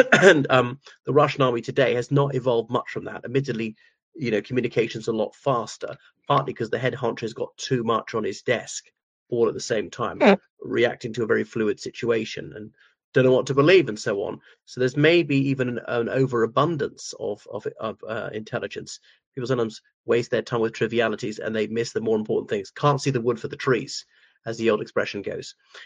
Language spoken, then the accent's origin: English; Ireland; from Ireland.